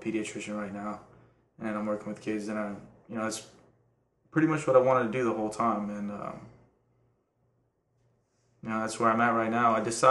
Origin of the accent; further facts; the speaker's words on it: Tampa, Florida, United States; also born or lived in Transylvania, Romania / New Jersey / New York; I was born in Transylvania, which is a region in Romania, and then I lived in New Jersey for a little bit. Then I lived in New York, and then I moved to Okeechobee, which is in Florida, and then I lived in Tampa for the past 19 years.